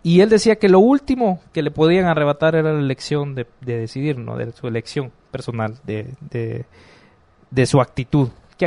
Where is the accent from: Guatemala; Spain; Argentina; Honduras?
Guatemala; como el guatemalteco sensible